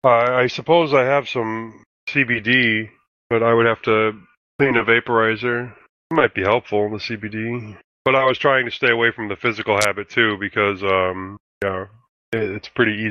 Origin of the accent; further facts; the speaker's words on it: Iowa, United States; Like, I grew up in Iowa. You know, I spent a lot of my youth in Iowa, and sometimes the only way you ate was went out and shot it.